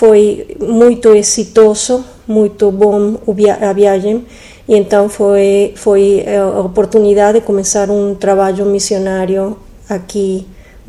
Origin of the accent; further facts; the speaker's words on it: Mexico; Sim, mas sou mexicana.